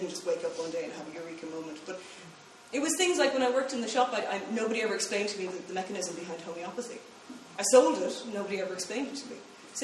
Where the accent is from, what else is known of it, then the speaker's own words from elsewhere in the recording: Carlow, Leinster, Ireland; I mean, I'm from Carlow